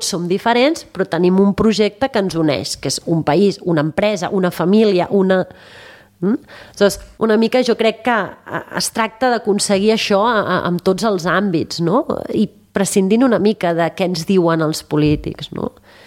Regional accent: Sant Celoni, Catalonia, Spain; jo vinc de Sant Celoni, un poble molt tancat, no?

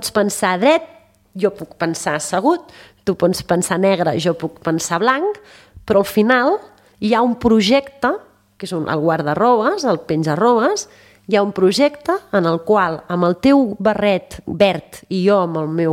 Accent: Sant Celoni, Catalonia, Spain; jo vinc de Sant Celoni, un poble molt tancat, no?

